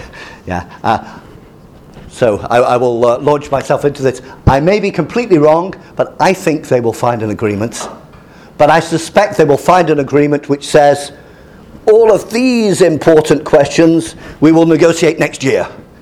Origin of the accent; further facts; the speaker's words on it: United Kingdom; But I'm British, so next year, I probably can't get it.